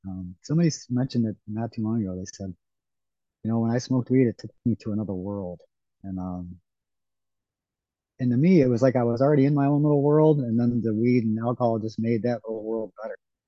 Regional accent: Ohio, United States; Yeah, I grew up in Ohio, up on the coast of Lake Erie.

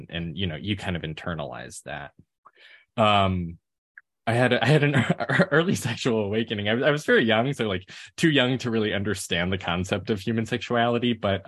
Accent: Memphis, Tennessee, United States; I grew up in Memphis, Tennessee. It's a mid-sized city in the Bible Belt of the American South.

